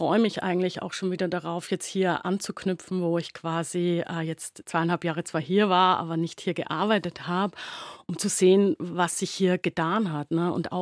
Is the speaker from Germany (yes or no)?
no; Styria, Austria; Also ich komme ja aus der Südsteiermark in der Nähe von Graz.